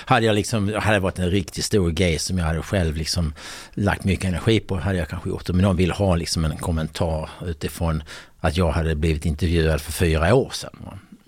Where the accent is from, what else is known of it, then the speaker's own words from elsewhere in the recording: Helsingborg, Skåne, Sweden; born there; Jag var född i Helsingborg.